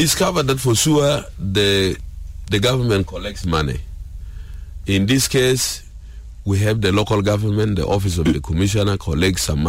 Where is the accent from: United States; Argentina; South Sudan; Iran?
South Sudan; Kajo Keji, Central Equatoria; simply because I hail from Kajukeji